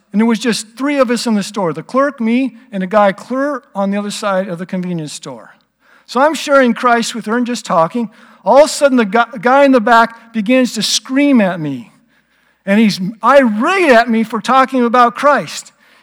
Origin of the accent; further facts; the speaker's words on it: California, United States; because I grew up in California and I have hardly ever been back there to my hometown.